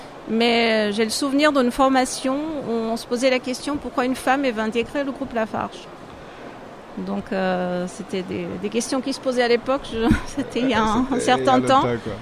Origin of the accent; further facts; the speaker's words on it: Portugal; French is a second language; now in France; je suis portugaise, hein, donc je n'ai pas fait mes études ici. Et chez moi, on parle moins de ces problèmes de stéréotypes.